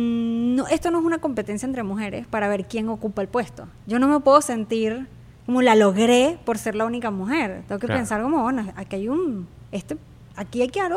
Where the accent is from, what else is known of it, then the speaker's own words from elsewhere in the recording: Venezuela; Le tengo que decir que soy venezolana